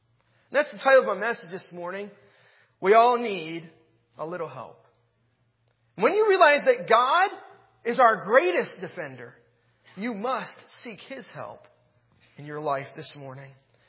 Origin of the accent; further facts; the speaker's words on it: Chantilly, Virginia, United States; I grew up here in the Washington, D.C. area, grew up in Chantilly.